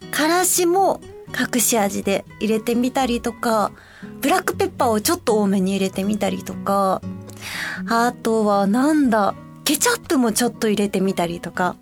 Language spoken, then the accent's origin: Japanese; Osaka, Japan; accent: Kansai dialect; 私、もともと大阪出身なんで、普段、関西弁で話してることが多いんですけど